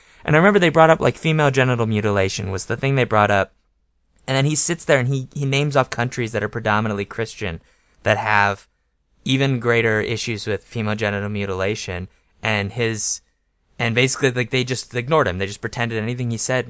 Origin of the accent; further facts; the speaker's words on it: United States; I mean, I'm an American, so, and so is Julia.